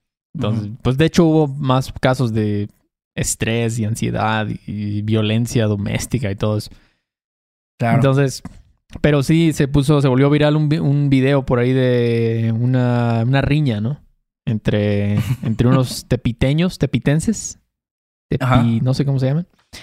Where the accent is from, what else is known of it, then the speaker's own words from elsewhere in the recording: Mexico City, Mexico; Somos chilangos.